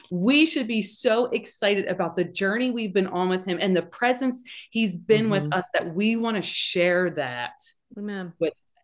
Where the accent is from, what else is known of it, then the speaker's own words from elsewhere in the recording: Philadelphia, Pennsylvania, United States; now in South Jersey, United States; You know, I am from the Philadelphia area. I live in South Jersey and I was just away.